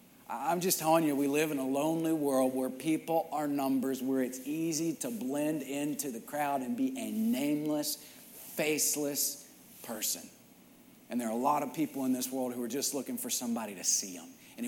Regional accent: Midland, Texas, United States; I grew up in Midland, Odessa, and there were still a lot of people out there. I think in Midland, there's about 100,000 folks.

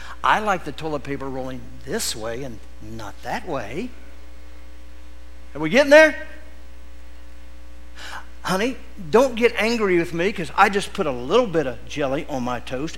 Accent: Michigan, United States; now in Texas, United States; I came from Michigan to Texas, whatsoever state to be content. Amen? And you Texans have helped me out.

